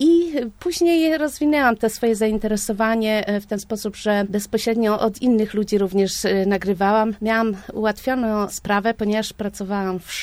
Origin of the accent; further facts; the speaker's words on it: Lublin Voivodeship, Poland; ja pochodzę z Lubelszczyzny i także zainteresowałam się kulturą lasowiacką, bo tu mieszkam, ale też wróciłam do tej kultury rodzimej na Lubelszczyźnie i tam właśnie w rodzinnej miejscowości, w okolicach również działam